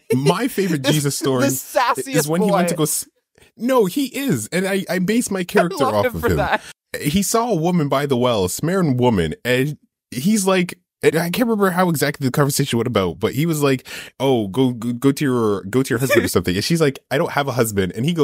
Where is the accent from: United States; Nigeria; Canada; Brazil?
Canada; I'm a Canadian